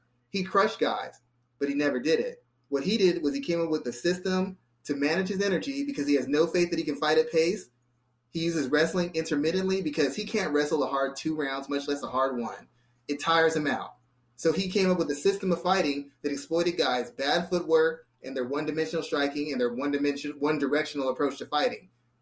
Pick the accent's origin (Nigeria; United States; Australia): United States; San Antonio, Texas; I'm from San Antonio.